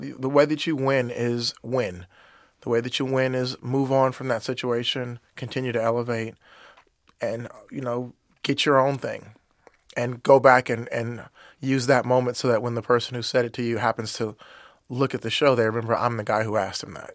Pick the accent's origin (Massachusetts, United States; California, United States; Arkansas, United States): California, United States; Inglewood; She's biracial. I'm from Inglewood. The character's from Compton.